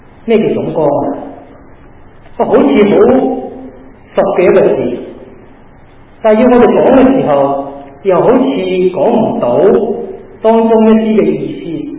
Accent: Hong Kong; 甚至可能我们香港人更加明白一件事

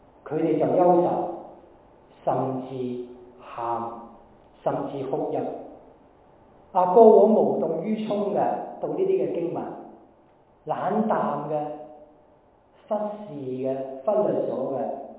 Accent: China; 我们中国人就明白我们有两个新年的嘛

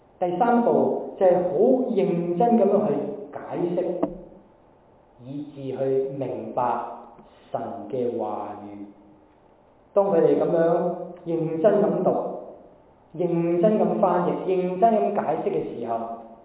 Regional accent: China; 我们中国人就明白我们有两个新年的嘛

